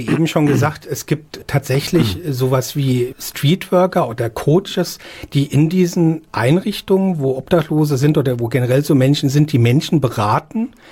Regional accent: Mainz, Rhineland-Palatinate, Germany; Ich muss zugeben, ich bin auch ein Mainzer Bub wie Sie.

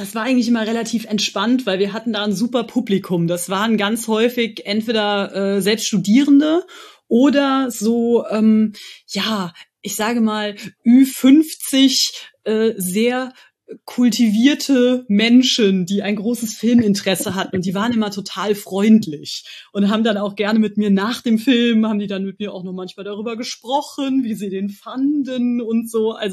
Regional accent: North Rhine-Westphalia, Germany; also born or lived in Cologne; Ich bin geboren in Köln, aufgewachsen in einem winzigen Kölner, ja, das ist eigentlich kaum noch Köln, also Raum, Umland Köln, so ein kleines Kaff in der Nähe von Kerpen.

